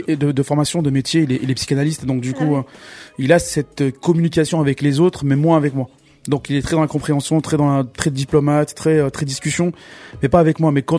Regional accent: Algeria; now in France; quand j'étais jeune, quand t'es en Algérie, tu vois à la télévision la France de … de Coluche, quoi, tu vois. Et quand t'arrives en France, t'arrives à la France de Le Pen et Maigret à l'époque.

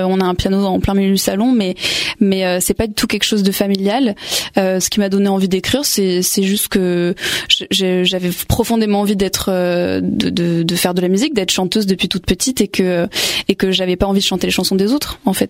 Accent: Narbonne, Occitanie, France; je suis ensuite partie faire des études à Paris, parce que je suis originaire de Narbonne.

